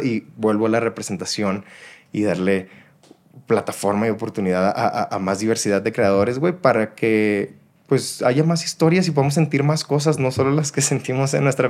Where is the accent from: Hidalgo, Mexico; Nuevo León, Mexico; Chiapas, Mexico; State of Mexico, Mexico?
Nuevo León, Mexico; Monterrey; yo crecí en Monterrey, güey, que es una ciudad, para bien o para mal, quizás más para mal, muy agringada, güey.